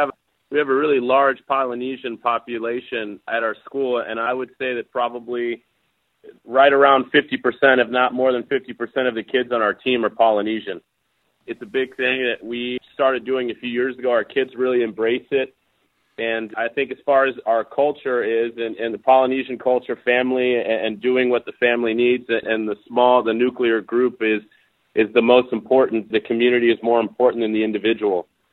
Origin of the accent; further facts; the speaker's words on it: California, United States; now in Alaska, United States; Well, I'm originally from California, so I can really answer that.